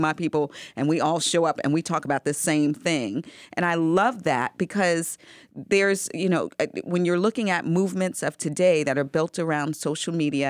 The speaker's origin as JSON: {"language": "English", "region": "New York", "country": "United States", "said": "So I'm from New York originally, and Herbert Dautry was one of those icons that if you're a New Yorker"}